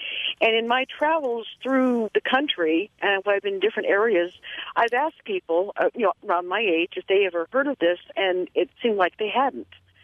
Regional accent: Council Bluffs, Iowa, United States; My hometown was Council Bluffs, Iowa, and it was just a few miles from Belden, Nebraska, which was the SAC headquarters at the time.

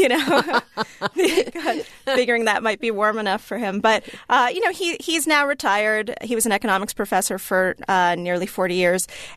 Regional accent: Connecticut, United States; I grew up in Connecticut, and it's very cold in New England.

